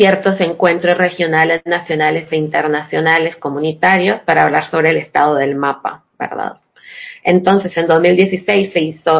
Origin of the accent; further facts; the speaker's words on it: Nicaragua; also born or lived in Costa Rica; now in Paraguay; Soy nicaragüense, o en realidad soy mitad nicaragüense, mitad costarricense. Soy ahí como una mezcolanza rara.